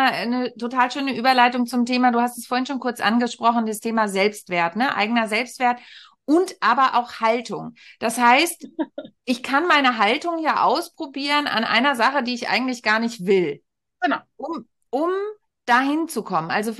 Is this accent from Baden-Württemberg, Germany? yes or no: no; Lower Saxony, Germany; born or raised there